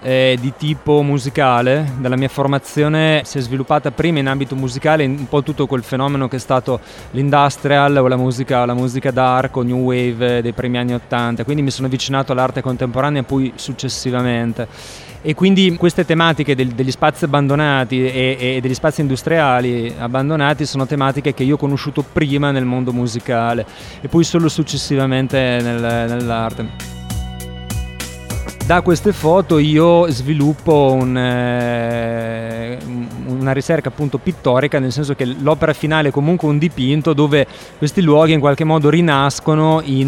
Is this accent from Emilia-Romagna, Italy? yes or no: yes; Modena, Emilia-Romagna, Italy; Io sono partito da Modena, dalla mia città